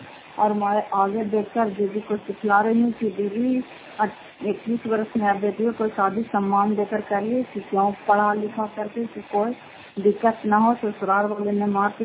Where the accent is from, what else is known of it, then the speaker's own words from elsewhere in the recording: Bihar, India; घर फतेहपुर पंचायत मकरौता जिला नालंदा करा पछवा ब्लॉक की निवासी हूँ।